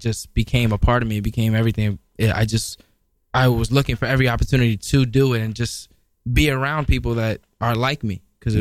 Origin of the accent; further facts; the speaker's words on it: New York, United States; I'm originally from the Bronx, man. BX stand up, uptown.